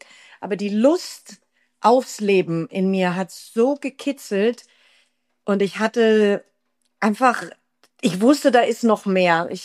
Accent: Fürstenfeldbruck, Bavaria, Germany; ich bin ursprünglich aus Fürstenfeld, Brooklyn, sage ich immer ganz gerne. Das ist Fürstenfeldbruck bei München, also schön im Speckmantel von München.

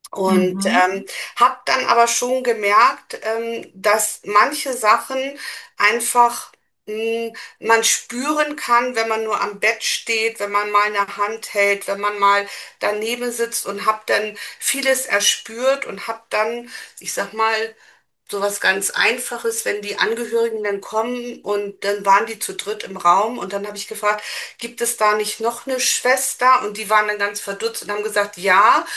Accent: Hamburg, Germany; Ich bin Hamburgerin, aber ich wohne nicht mehr in Hamburg. Ich wohne ein bisschen außerhalb.

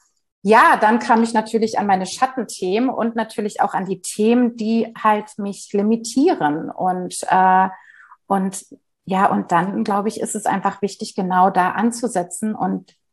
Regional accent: Berlin, Germany; ich komme aus Berlin

